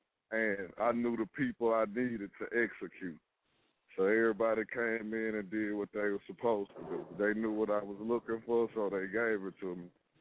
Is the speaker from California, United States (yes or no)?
no; Shreveport, Louisiana, United States; Well, it started because I'm from Shreveport. My second home is Dallas, so I got family in Dallas.